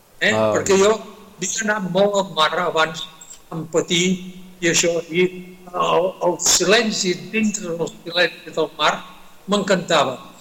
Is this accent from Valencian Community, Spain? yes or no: no; Sitges, Catalonia, Spain; moved away; also born or lived in Cuba; No visc, no soc a Sitges, però estic arrelat espiritualment a Sitges. Jo vaig arribar a Sitges de Cuba quan tenia 3 anys. I esclar, després els meus avis i tots els meus parents, ja sitgetans de sempre